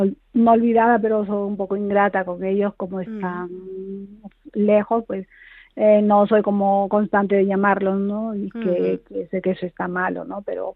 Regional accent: Peru; yo he llamado cuando estuve en Perú, soy de Perú.

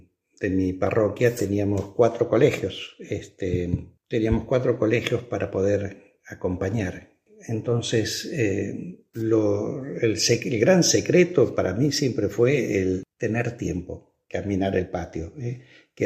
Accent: Buenos Aires, Argentina; me presentaba como un gallego de la quinta provincia, ¿no es cierto? Un porteño de Buenos Aires, donde, bueno, en casa no hablaba mi padre ni mi abuela, hablaban con sus hijos, no hablaban gallego, pero lo entiendo.

